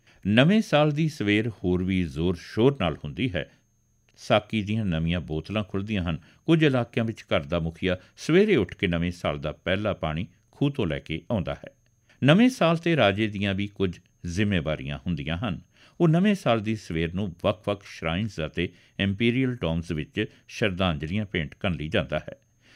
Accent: Punjab, India; ਜਦੋਂ ਮੈਂ ਕਹਿੰਦੀ ਕਿ ਮੈਂ ਪੰਜਾਬ ਤੋਂ ਹਾਂ

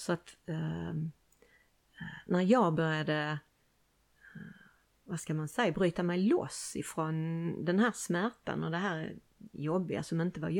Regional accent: Limhamn, Skåne, Sweden; Jag är uppväxt på Limhamn faktiskt.

